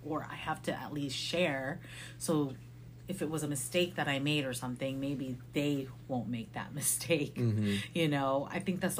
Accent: Philippines; growing up in the Philippines without my parents

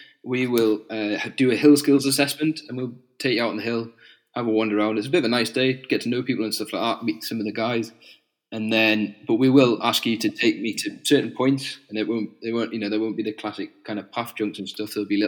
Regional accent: North East England, United Kingdom; so the cold is kind of my natural home as a Geordie, I suppose

